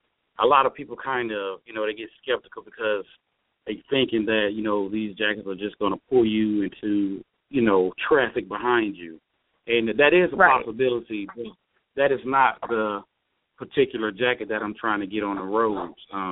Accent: Mobile, Alabama, United States; I am from Mobile, Alabama, and I am a 21st century African-American inventor.

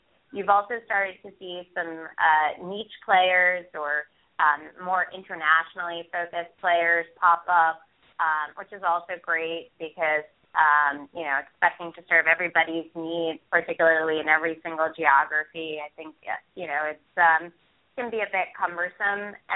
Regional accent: East Coast, United States; But I must admit, I'm from the East Coast, so I'm much more

